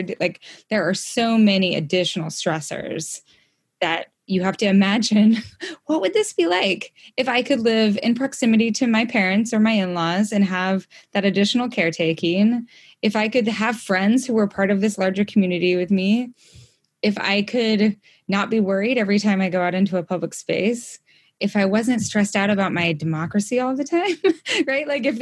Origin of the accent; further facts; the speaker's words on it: Idaho, United States; also born or lived in Brooklyn; grew up in Idaho. Like, the landscape of Idaho and Montana and the Mountain West is my landscape.